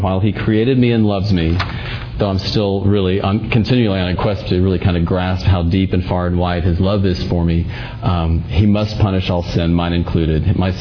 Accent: Texas, United States; I came back to Texas with a broken, I'm from Texas, by the way, disillusioned heart

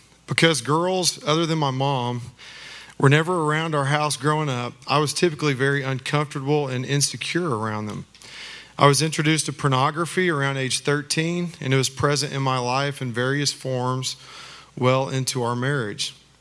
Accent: Oklahoma, United States; also born or lived in Texas; I was born in Oklahoma and raised there and in Texas in a fiercely competitive alpha male environment as the third born of four boys.

